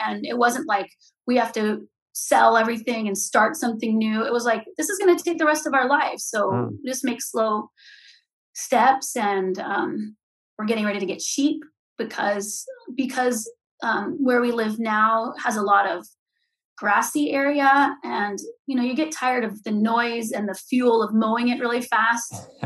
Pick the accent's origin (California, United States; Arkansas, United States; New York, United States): California, United States; growing up in California in apartments, I'd always have like a pot of tomatoes or something like that.